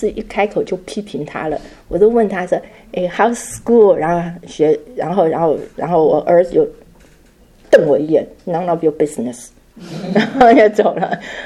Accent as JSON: {"language": "Chinese", "country": "China", "said": "有时候我们中国人哈，对"}